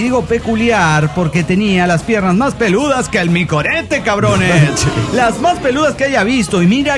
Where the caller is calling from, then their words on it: Monterrey, Nuevo León, Mexico; de Monterrey.